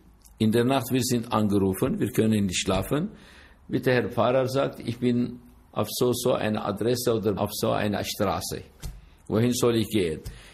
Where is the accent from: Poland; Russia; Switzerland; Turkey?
Turkey; German is a second language; now in Germany; In den 60er Jahren, als ich in der Türkei war, gab es in meiner Heimat 60.000 syrisch-orthodoxe Christen.